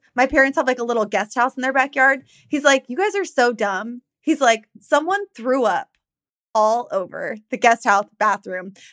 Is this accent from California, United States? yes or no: yes; Downey, California, United States; which is like really close to where we grew up in Downey.